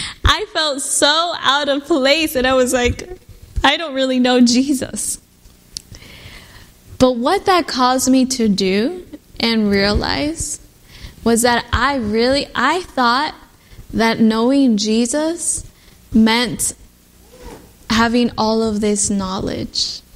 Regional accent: Louisville, Kentucky, United States; moved away as an adult; I go to this new college in Arkansas. I moved from Louisville, Kentucky.

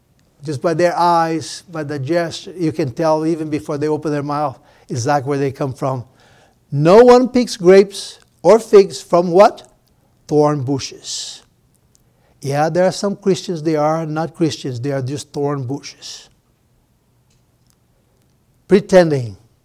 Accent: Brazil; English is a second language; a dear lady from my home state in Brazil

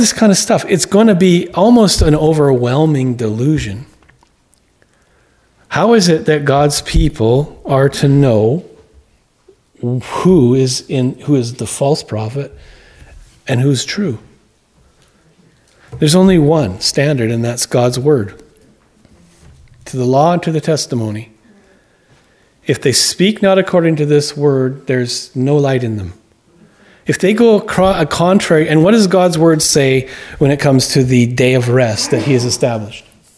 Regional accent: Canada; also born or lived in United States; And I am a Canadian, and I'm both American and a Canadian, but I lived in Canada.

